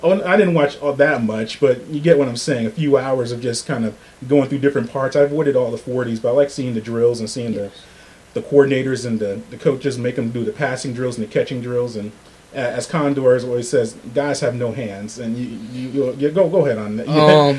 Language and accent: English; New York, United States; As a growing up in New York, there are several rules that you live by.